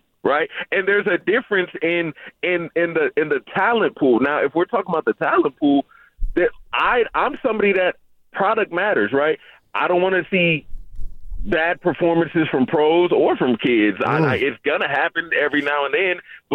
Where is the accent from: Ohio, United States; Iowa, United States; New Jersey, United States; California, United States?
California, United States